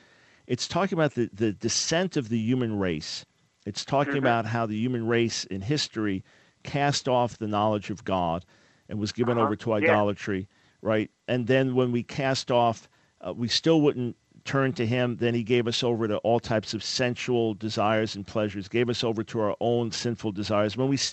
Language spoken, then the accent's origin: English; Long Island, New York, United States; Elmont, not far from where I grew up on Long Island.